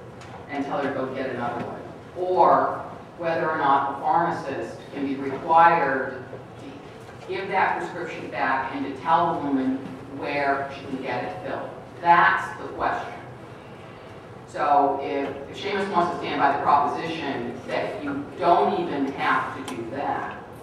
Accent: Midwest, United States; I grew up in the Midwest, I've seen a ton of them.

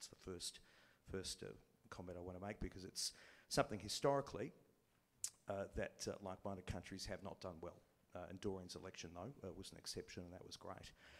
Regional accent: Australia; I'm from Australia.

